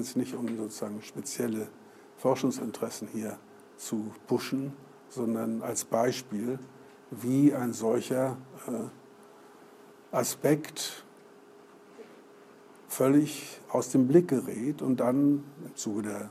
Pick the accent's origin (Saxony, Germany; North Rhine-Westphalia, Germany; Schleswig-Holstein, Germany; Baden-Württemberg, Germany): Schleswig-Holstein, Germany; Kiel; ich komme aus Kiel und kann ein bisschen Dänisch